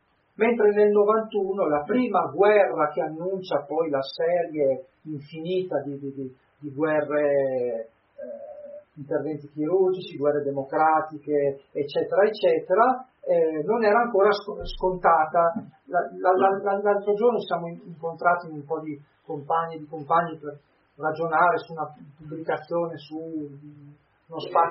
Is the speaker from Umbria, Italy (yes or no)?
no; Trentino-Alto Adige, Italy; io vengo da Trentino